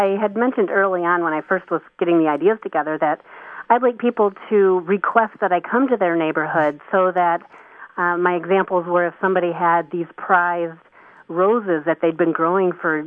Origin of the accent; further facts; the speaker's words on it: Michigan, United States; well, of course I would. I'm from Michigan.